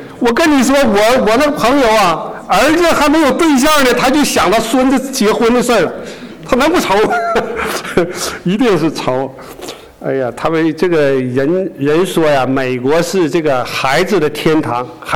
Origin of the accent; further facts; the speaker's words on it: Northeast China, China; 因为我也是东北人，